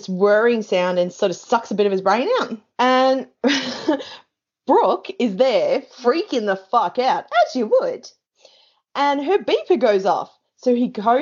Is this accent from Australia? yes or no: yes; Australia; And it was so Australian, it just kills me, and I'm just like, oh, you got me. As an Australian, it's just like, oh, look at you go.